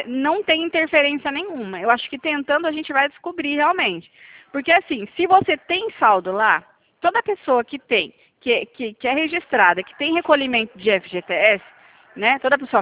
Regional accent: São Paulo, Brazil; Eu sou daqui de São Paulo.

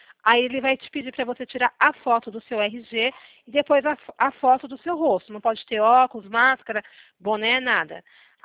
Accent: Osasco, São Paulo, Brazil; Eu sou de Osasco também, mas eu estou do outro lado.

